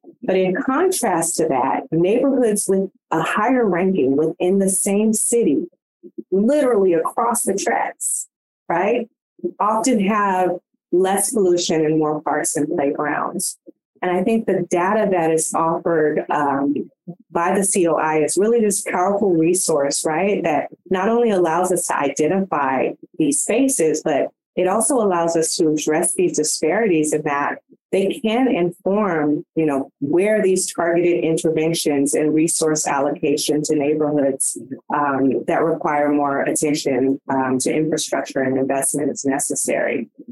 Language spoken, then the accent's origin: English; California, United States; moved away; So as you both know, I am a transplant from California, deep roots out there.